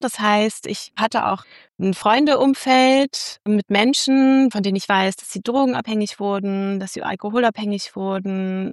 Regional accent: Uelzen, Lower Saxony, Germany; Also Uelzen ist meine Heimatstadt.

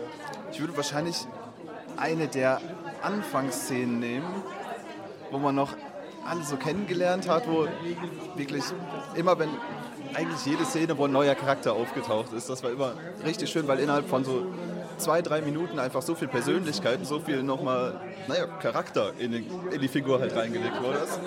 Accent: Siegen, North Rhine-Westphalia, Germany; Ich komme aus der Nähe von Siegen, Rheinland-Pfalz.

